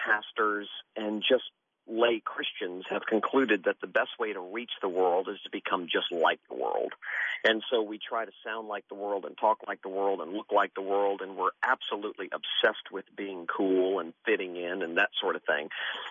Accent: Florida, United States; I dropped out of high school at 16 and got kicked out of my house at 16, and growing up in South Florida, drank deeply from the wells of this world

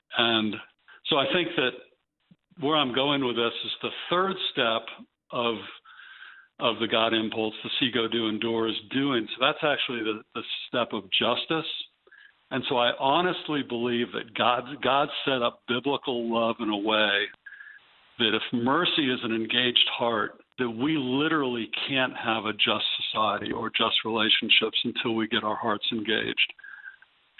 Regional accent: Connecticut, United States; So I can say I'm from Connecticut. I don't think my family owns slaves.

